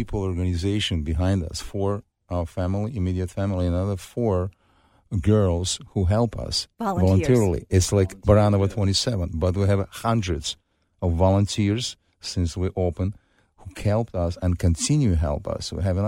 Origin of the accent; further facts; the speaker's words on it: Ukraine; English is a second language; even though I grew up in Ukraine, I live a little bit over my half of my life in Ukraine